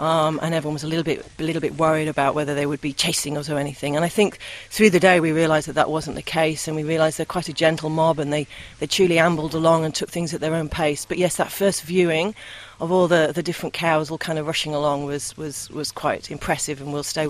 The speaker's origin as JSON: {"language": "English", "region": "England", "country": "United Kingdom", "lives_now": "Australia", "said": "Both … and I are both imports to Australia. We're both from England."}